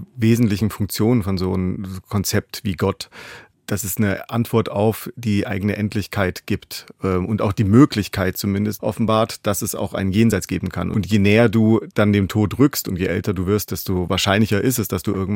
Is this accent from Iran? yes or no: no; Germany; born there; ich bin ja in der DDR geboren, da bis auf wenige Ausnahmen haben das die Leute da nicht so mit der Religion gehalten.